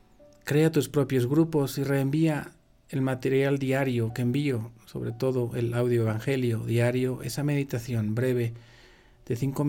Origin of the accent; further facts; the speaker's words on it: Madrid, Community of Madrid, Spain; now in Mexico City, Mexico; soy de Madrid, España. Me ordené sacerdote hace 13 años y trabajo en un colegio de la Ciudad de México.